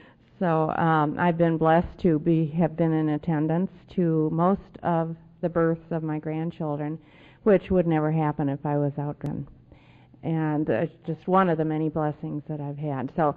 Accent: Chicago, Illinois, United States; We grew up in Chicago.

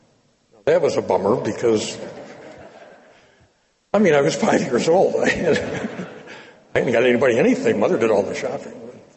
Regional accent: Detroit, Michigan, United States; born or raised there

